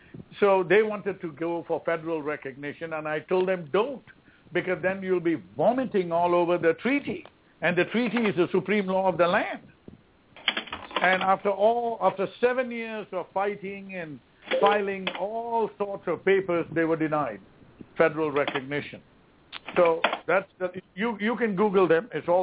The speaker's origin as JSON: {"language": "English", "country": "Singapore", "moved": "yes", "said": "So I live outside the country for the most of my time, because I'm originally from Singapore."}